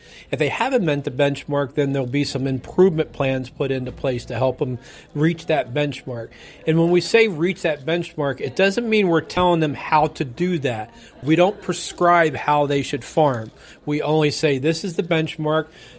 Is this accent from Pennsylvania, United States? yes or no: yes; Trout Run, Pennsylvania, United States; I'm from Trout Run, Pennsylvania